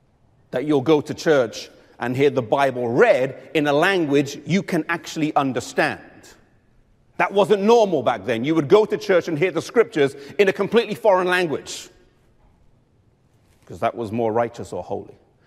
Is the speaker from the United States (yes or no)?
no; England, United Kingdom; I come from England, and most English people couldn't tell you anything about any of the English reformers.